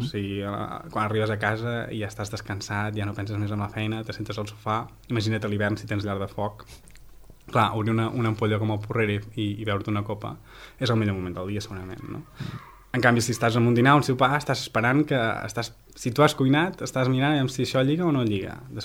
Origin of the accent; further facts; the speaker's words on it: Torelló, Catalonia, Spain; quan era petit i anava a comprar llaminadures a la botiga del meu poble, que era Torelló, a Osona.